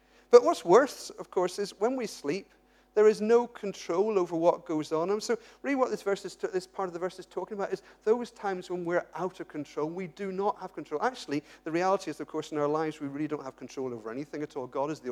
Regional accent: England, United Kingdom; born there; but I was born in England, so I support England as well.

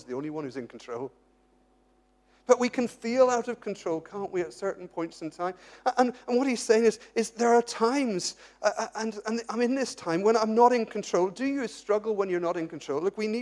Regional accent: England, United Kingdom; born there; but I was born in England, so I support England as well.

